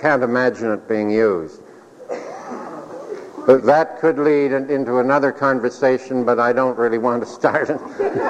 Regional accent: Canada; I'm doing that as a Canadian who cares deeply that 1/10 of my country has taken a course of action

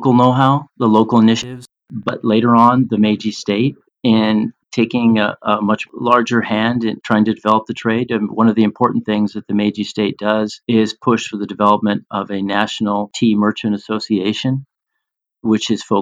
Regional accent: United States; And so here I am as an American.

